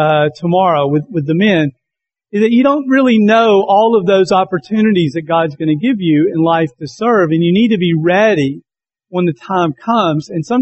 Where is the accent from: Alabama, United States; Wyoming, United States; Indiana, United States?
Alabama, United States; Birmingham; also born or lived in Tuscaloosa / Cullman; now in Atlanta, United States; I'm an Alabama guy. I was born in the state. I was born in Tuscaloosa. Grew up mostly in Birmingham, though I had two really great years in Cullman.